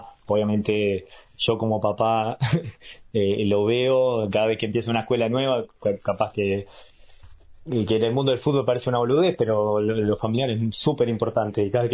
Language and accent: Spanish; Punta Gorda, Montevideo, Uruguay; Y soy en la adolescencia en Punta Gorda, la verdad que fui bastante nómade también